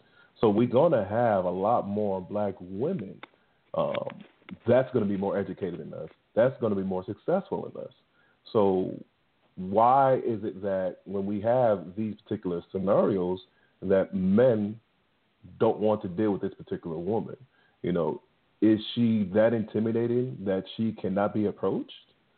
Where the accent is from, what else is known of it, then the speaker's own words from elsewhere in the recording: Jamaica; So I think from my generation, also being a Jamaican, this is the type of mindset that we actually have.